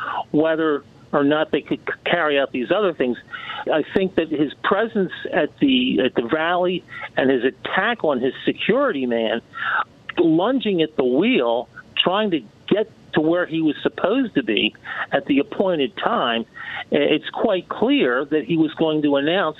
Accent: Philadelphia, Pennsylvania, United States; I'm from the Philadelphia area, and he was building these casinos of his back in 91

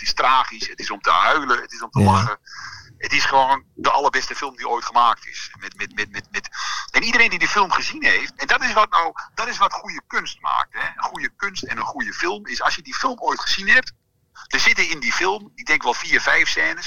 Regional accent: Enschede, Overijssel, Netherlands; Ik ben een tukker, ik kom uit Enschede.

